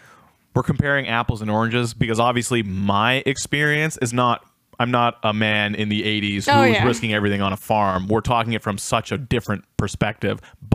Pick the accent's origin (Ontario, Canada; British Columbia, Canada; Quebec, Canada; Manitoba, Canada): British Columbia, Canada; Vancouver; I grew up in Vancouver and there is so many Koreans there